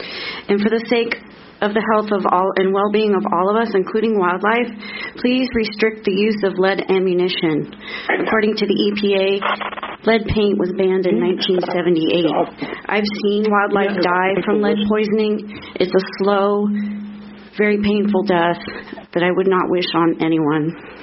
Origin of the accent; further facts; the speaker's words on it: Tucson, Arizona, United States; from Tucson, Arizona.